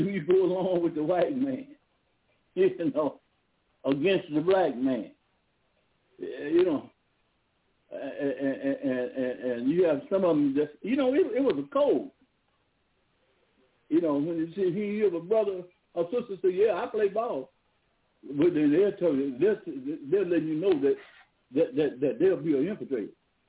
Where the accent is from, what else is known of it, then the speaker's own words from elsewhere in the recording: Shreveport, Louisiana, United States; The way I was raised up in Shreveport, we supported each other in Shreveport.